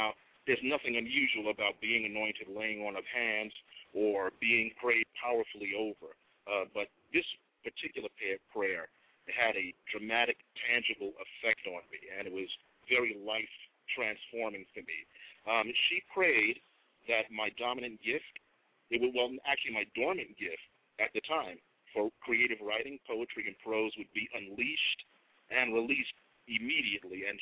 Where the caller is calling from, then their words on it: New York City, New York, United States; I'm calling you from New York City. … I'm literally out in the street.